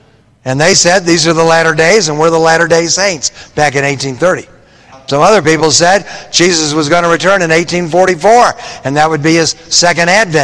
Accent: Michigan, United States; I grew up in Michigan, right across the lake, so I feel right at home when I'm in the upper Midwest

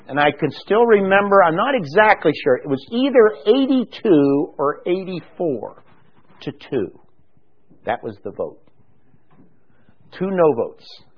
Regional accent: Pennsylvania, United States; I was raised in Western Pennsylvania.

